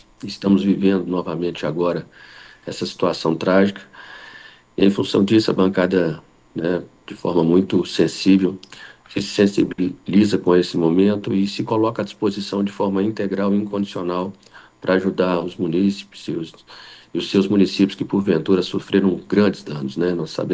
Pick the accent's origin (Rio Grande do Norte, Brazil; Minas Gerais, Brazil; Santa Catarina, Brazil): Minas Gerais, Brazil; Araçuaí; Ubá, Juiz de Fora, Araçuaí, a minha cidade natal